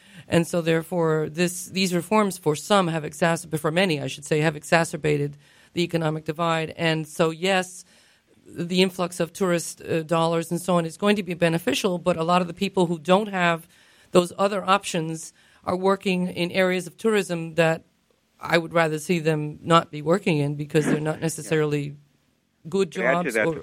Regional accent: United States; because I'm from the United States, I have certain political views, which I don't.

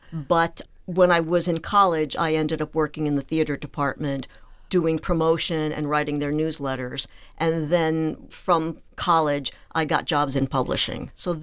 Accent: Scranton, Pennsylvania, United States; I was born and raised in Scranton, in right on the, almost on the line, in the Manuka section on Pittston Avenue. And that's where I grew up.

